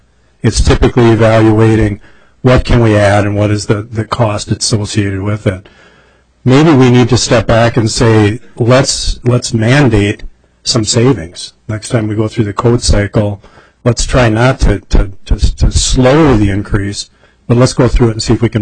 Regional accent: Rochester, Minnesota, United States; I'm from Rochester. I'm a home builder down there, one of the larger home builders in southern Minnesota.

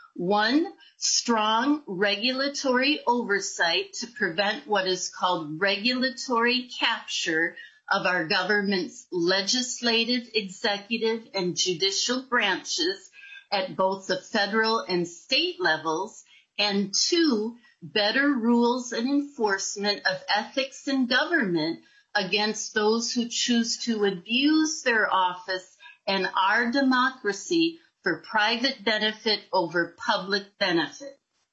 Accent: Caledonia, Minnesota, United States; from Caledonia, Minnesota in Houston County, and am a La Crescent High School graduate.

